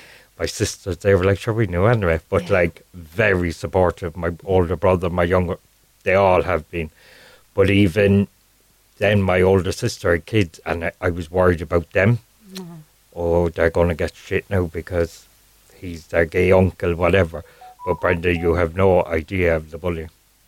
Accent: Carrigaline, Munster, Ireland; I grew up in Carrigaline. In County Cork. I've lived there all my life.

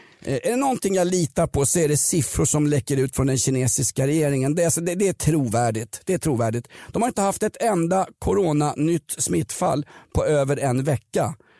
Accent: Aspudden, Stockholm County, Sweden; Ska jag ta fram min gamla gitarr och sjunga lite … från hemma i Aspudden, vet du?

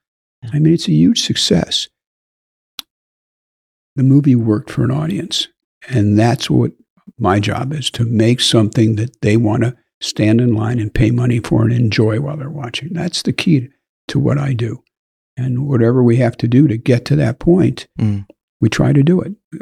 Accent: Detroit, Michigan, United States; When I started, there were 3 TV channels in my hometown in Detroit. That was it.

